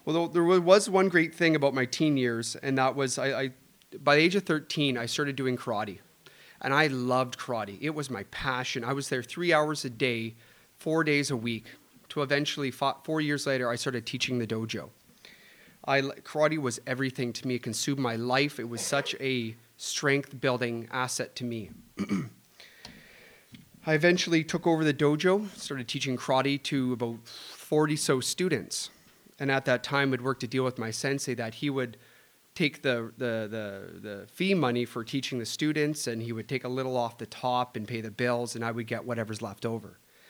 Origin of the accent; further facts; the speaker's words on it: British Columbia, Canada; I was raised in Vancouver Island, BC, by an alcoholic mother.